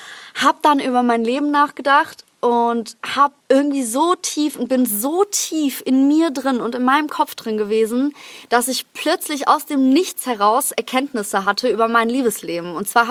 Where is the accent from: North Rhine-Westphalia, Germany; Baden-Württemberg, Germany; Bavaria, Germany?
North Rhine-Westphalia, Germany; Krefeld; in Krefeld, in meiner Heimatstadt.